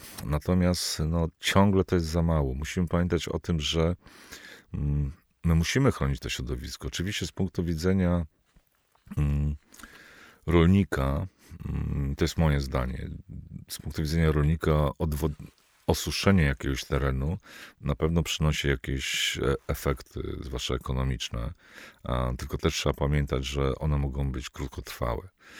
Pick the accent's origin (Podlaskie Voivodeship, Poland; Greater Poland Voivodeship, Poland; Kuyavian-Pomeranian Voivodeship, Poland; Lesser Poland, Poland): Podlaskie Voivodeship, Poland; Biebrza; born there; ja się urodziłem w miejscowości o nazwie nomen omen Biebrza.